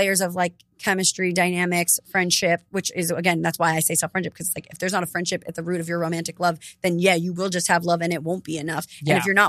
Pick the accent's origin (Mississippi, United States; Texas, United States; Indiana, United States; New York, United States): New York, United States; The way, I mean, it's maybe it's the New Yorker in me, but it's like being direct and p